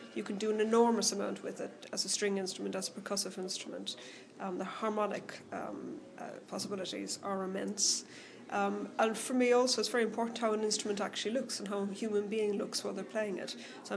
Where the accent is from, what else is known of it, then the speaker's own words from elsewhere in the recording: Cork, County Cork, Ireland; I am an Irish composer. I'm from Cork.